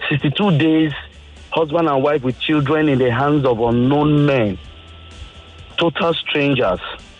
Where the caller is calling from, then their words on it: Ikorodu, Lagos, Nigeria; I'm calling from Ikorodu.